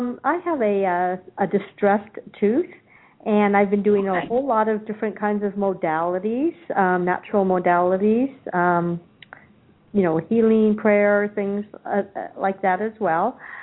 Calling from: Arizona, United States

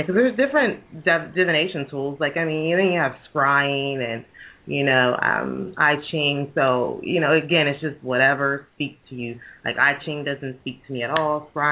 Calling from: Pennsylvania, United States; Pennsylvania.

